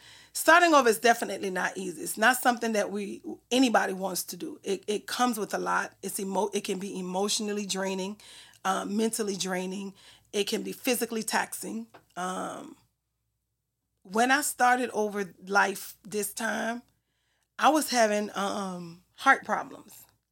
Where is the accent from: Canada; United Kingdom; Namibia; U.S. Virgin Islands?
U.S. Virgin Islands; St. Thomas; But I never forget, I grew up in St. Thomas, Virgin Islands, U.S. Virgin Islands. My mom has 5 children.